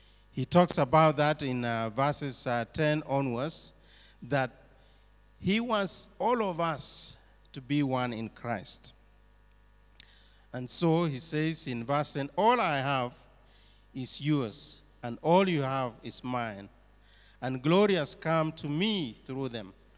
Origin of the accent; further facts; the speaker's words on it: Kenya; born there; In the country that I was born in Kenya, we have gone through election